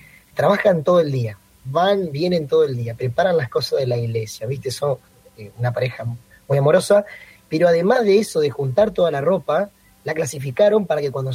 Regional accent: Chaco, Argentina; now in Zárate, Argentina; yo me vine de muy lejos, ¿no? Porque soy del Chaco, y me vine hasta acá a Zárate

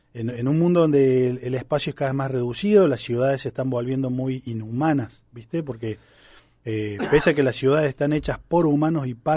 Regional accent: Salsacate, Córdoba, Argentina; tuve la posibilidad de irme a Salzacate, que es mi pueblo.

